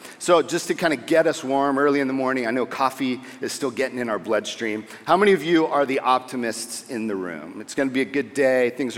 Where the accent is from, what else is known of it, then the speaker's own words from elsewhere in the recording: San Diego, California, United States; I grew up in San Diego. I am a California kid, so if my accent throws you, so sorry, love.